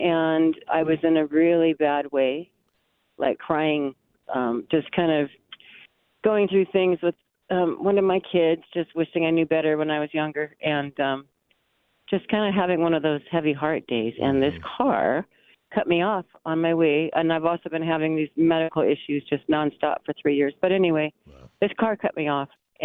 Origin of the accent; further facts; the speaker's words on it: California, United States; and even today I'm from Southern California, and a good friend passed away, and I got pictures sent to me, and it was like the church in Arcadia, California that I had known since I was a kid.